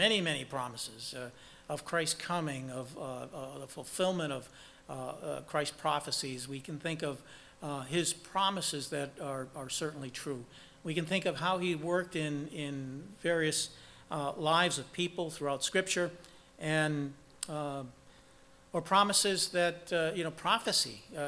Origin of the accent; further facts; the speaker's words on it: New Hampshire, United States; I grew up in New Hampshire, in northern New Hampshire, and we were right at the foot of a mountain.